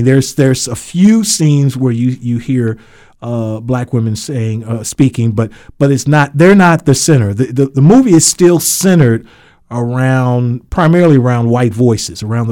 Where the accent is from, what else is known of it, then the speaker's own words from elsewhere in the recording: Cleveland, Ohio, United States; Because growing up in Cleveland, we also had a similar type of incident